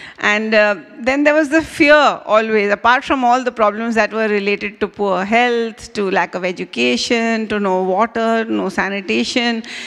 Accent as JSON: {"language": "English", "country": "India", "said": "As Steve said, I'm an Indian pediatrician. I come from a middle-class Hindu family. I was raised as a Hindu until I became a disciple of Jesus when I was about 17 years of age."}